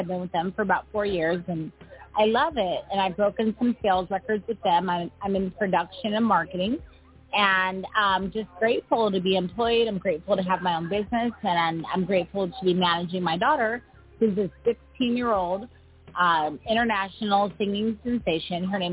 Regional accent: Phoenix, Arizona, United States; also born or lived in California; now in Orange County, United States; Well, I'm from Phoenix, Arizona, and I moved out here in 2010, but I've always been back and forth from Arizona to Cali. So I'm originally from Arizona, but I've been in Cali my whole life, Southern California.

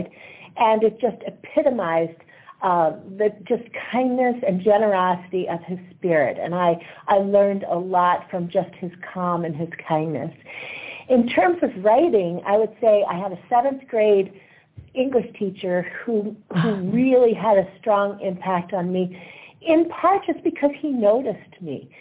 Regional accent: Allentown, Pennsylvania, United States; born there; also born or lived in Japan; I was born in Allentown, Pennsylvania, and though my parents were married for a very short time, they got divorced shortly after my birth, and my mother married a naval officer, and so I spent the early part of my life traveling up and down the East Coast and to Japan

